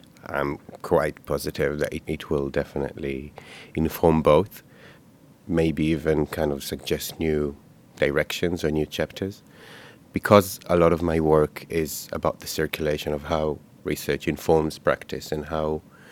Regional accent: Israel; I am Israeli born from Israel, Palestine.

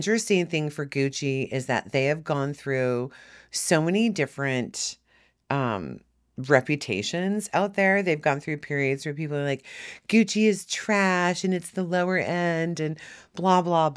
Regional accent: Nebraska, United States; I don't know if that's how they pronounce it because I'm from Nebraska

